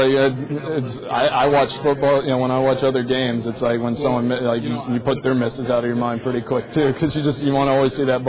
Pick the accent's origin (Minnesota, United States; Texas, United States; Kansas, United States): Texas, United States; Lubbock; Oh, I'm Texas, man. I grew up there. I was born in Lubbock, Texas. So my family's that's where all my family's from. So that's my home state, and that's where I claim I'm from.